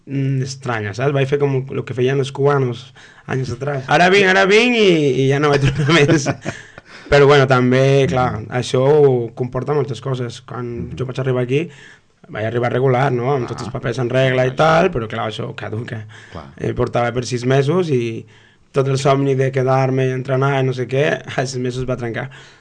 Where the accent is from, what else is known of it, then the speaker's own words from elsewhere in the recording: Colombia; now in Spain; Colombià. Era esgrimista.